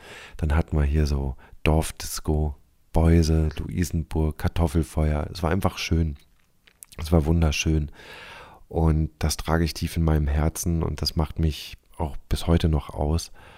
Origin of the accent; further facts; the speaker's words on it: Wittgenstein, North Rhine-Westphalia, Germany; Ich habe wirklich Wittgenstein und meiner Jugend und Kindheit in Wittgenstein unglaublich viel zu verdanken.